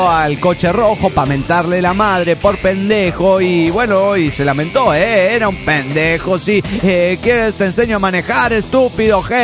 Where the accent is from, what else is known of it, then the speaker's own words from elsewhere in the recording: Cuernavaca, Morelos, Mexico; de Cuernavaca, Morelos, México.